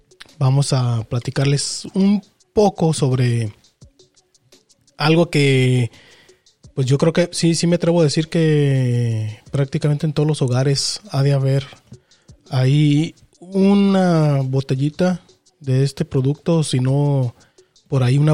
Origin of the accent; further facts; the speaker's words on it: Mexico; para quienes obviamente somos mexicanos, van a decir, bueno, pues es una salsa, ¿no?